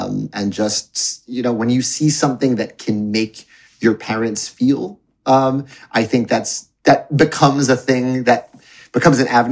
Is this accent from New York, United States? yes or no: yes; New York City, New York, United States; I was born in Roosevelt Hospital in New York City. January 16th, 1980. We lived in NYU graduate housing because my parents were both still in grad school when I was born. And then we moved up to Inwood, just north of Washington Heights, when I was like 2 years old.